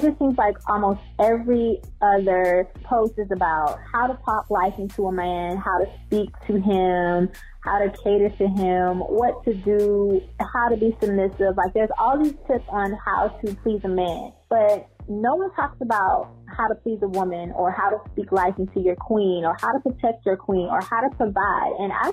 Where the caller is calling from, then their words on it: Atlanta, Georgia, United States; I'm from Atlanta.